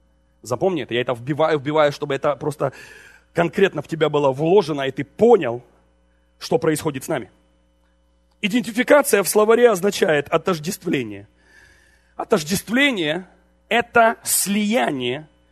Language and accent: Russian; Ukraine; born there; Хохол это, кстати, я родился на Хохляндии.